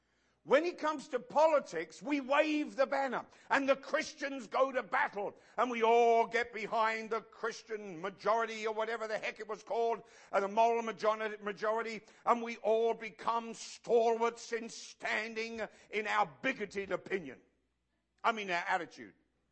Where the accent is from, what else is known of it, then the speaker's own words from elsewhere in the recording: London, United Kingdom; Now, of course, as a Londoner, child of the 60s, We were all influenced, at least us English guys